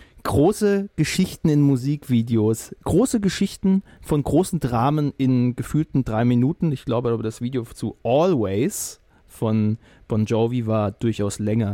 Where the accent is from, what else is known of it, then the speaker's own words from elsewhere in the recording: Stuttgart, Baden-Württemberg, Germany; Nee, ich war ja aus Stuttgart.